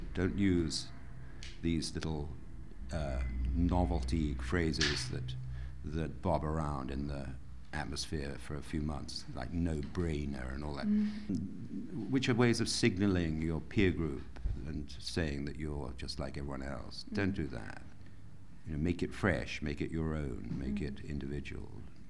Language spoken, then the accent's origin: English; Swansea, Wales, United Kingdom; Then I grew up in Swansea in South Wales.